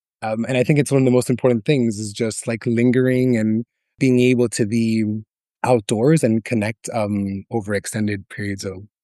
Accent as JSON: {"language": "English", "town": "Miami", "region": "Florida", "country": "United States", "tie": "born or raised there", "said": "And then when I was growing up in Miami, it was hot, but it wasn't too hot."}